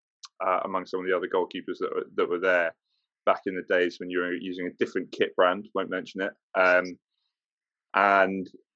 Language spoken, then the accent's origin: English; South West England, United Kingdom; I think that's what I also found when I grew up playing in Devon as well.